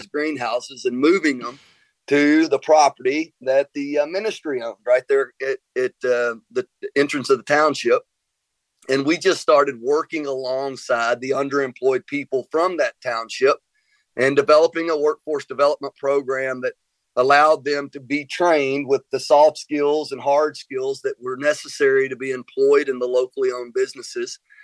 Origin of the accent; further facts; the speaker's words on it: Tennessee, United States; Sure. Yeah, so I grew up here in Middle Tennessee, was fortunate enough to go to college